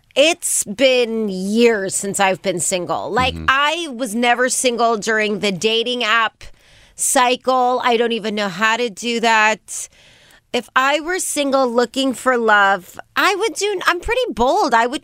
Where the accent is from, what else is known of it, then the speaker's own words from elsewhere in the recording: Las Vegas, Nevada, United States; because I'm from Vegas. I love Vegas, I rep Vegas